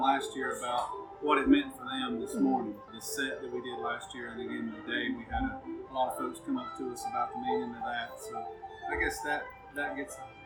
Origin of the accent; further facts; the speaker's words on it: North Carolina, United States; I mean, growing up around Cleveland County, I got to go to Earl's brother's house, Horace, when he would come in and visit and jam.